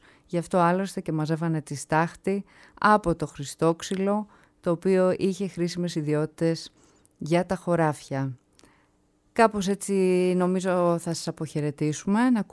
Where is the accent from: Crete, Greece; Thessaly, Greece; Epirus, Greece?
Thessaly, Greece; Trikala; έτσι όπως τραγουδιέται στον τόπο μας, στον τόπο μου, τα Τρίκαλα.